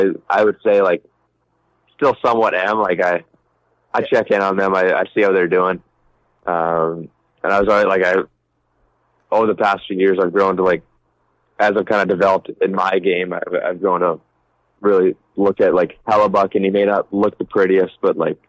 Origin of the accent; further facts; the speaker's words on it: Brandon, Manitoba, Canada; not playing for my hometown, but we actually went to Brandon this year, so I got to play in front of my home crowd